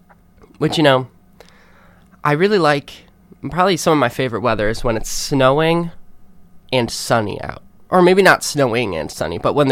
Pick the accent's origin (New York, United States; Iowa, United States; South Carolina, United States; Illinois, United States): Illinois, United States; Back where I'm in my hometown in Illinois, it doesn't get that way too often.